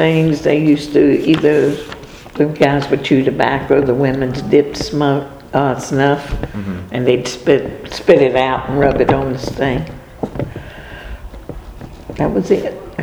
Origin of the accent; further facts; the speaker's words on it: Bailey, United States; In Bailey on the farm.